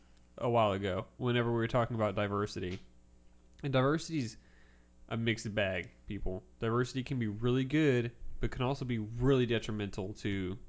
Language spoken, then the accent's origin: English; Texas, United States; accent: Texas; I wouldn't move to France and keep speaking English with my Texas accent.